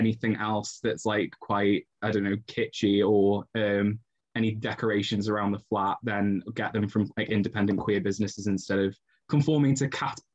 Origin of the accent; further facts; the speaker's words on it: Stoke-on-Trent, West Midlands, United Kingdom; because I grew up in Stoke, so their Pride events always seem to rain every year.